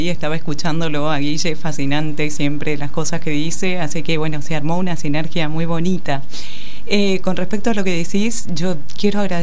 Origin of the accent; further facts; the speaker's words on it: Buenos Aires, Argentina; mi papá es ingeniero agrónomo y pasé mi infancia en la Ruta Nacional 226, en donde tendemos Tandil, Balcarce, Mar del Plata, General Villegas.